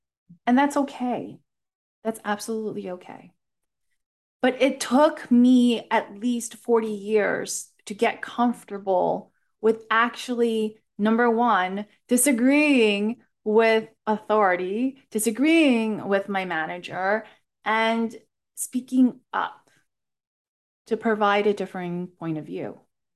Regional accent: United States; because I am Asian American female.

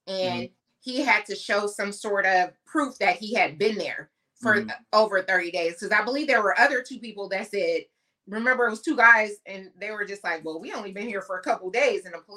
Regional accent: Portland, Oregon, United States; So if those, the audience don't know, I'm born and raised in Portland, Oregon.

